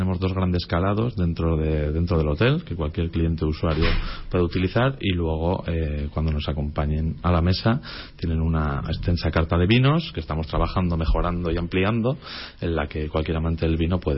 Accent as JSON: {"language": "Spanish", "town": "Haro", "region": "La Rioja", "country": "Spain", "said": "Soy kilómetro cero. Soy de aquí, de Aro."}